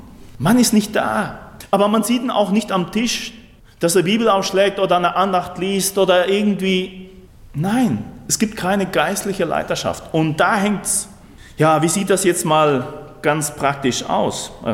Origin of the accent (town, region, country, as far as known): Argentina